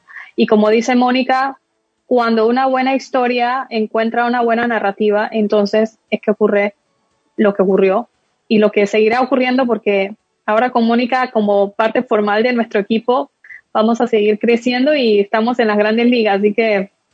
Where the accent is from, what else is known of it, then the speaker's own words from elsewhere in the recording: Panama; now in United States; Y con respecto a estar aquí en Estados Unidos como panameña, este es un ecosistema fértil